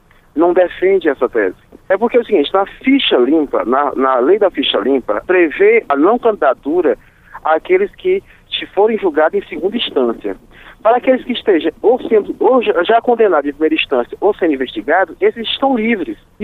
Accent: Barbalha, Ceará, Brazil; now in Fortaleza, Brazil; sou natural de Barbalha, mas resido hoje em Fortaleza, Ceará.

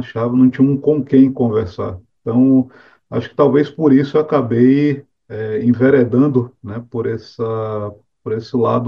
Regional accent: Salvador, Bahia, Brazil; now in Rio Grande do Norte, Brazil; sou soteropolitano, embora hoje more no Rio Grande do Norte

